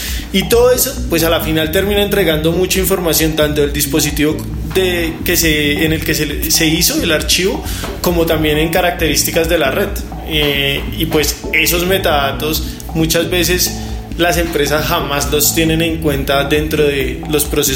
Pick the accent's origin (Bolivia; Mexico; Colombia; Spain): Colombia; Bogotá; yo soy de Bogotá, 100% rolo, totalmente rolo, y toda mi vida he estado acá.